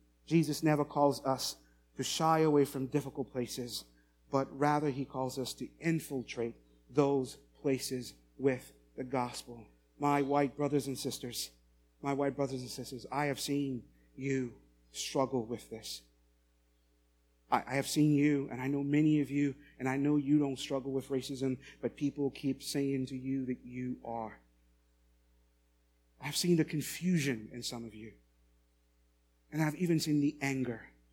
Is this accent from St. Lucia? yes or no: yes; St. Lucia; I'm the pastor at First Baptist Church of Lockport. I'm from St. Lucia.